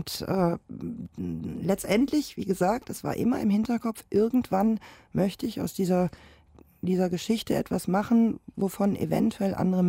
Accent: Krefeld, North Rhine-Westphalia, Germany; Direkt am Hülserbruch. Das ist ein Wald in meiner Heimat.

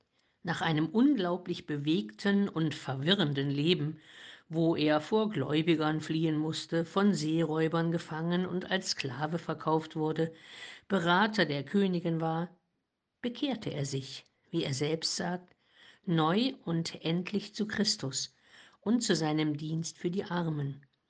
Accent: Heiligenstadt, Thuringia, Germany; born there; In Heiligenstadt im Eichsfeld, wo ich geboren bin, gibt es ein großes Krankenhaus

